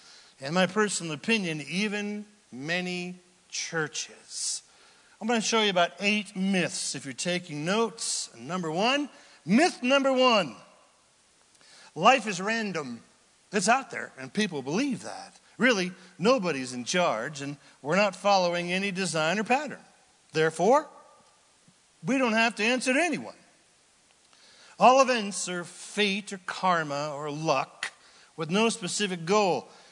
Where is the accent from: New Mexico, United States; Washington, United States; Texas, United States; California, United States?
California, United States; Anderson; in my town, I grew up in Anderson, California, a small town, and the big megalopolis was Redding, California.